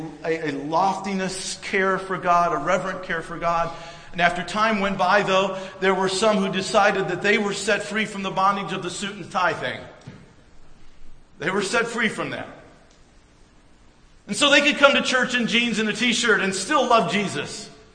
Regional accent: the South, United States; When I was in the South, I grew up in the South

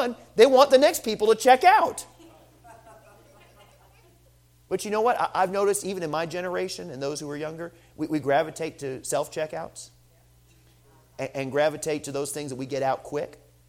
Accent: New England, United States; I know I'm from New England, but I know where I stand in the Bible on that.

